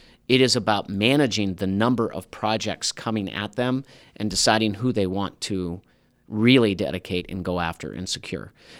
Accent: Erie, Pennsylvania, United States; somebody saw I was from Erie, and they were from Arizona and Oklahoma

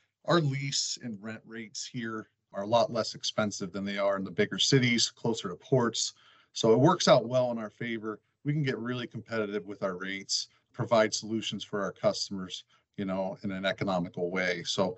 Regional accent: Titusville, Pennsylvania, United States; Yeah, so I grew up in Titusville, Pennsylvania. So I'm from Western PA here.

